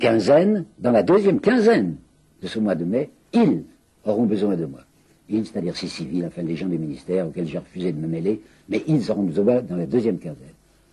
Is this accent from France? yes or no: yes; France; je suis français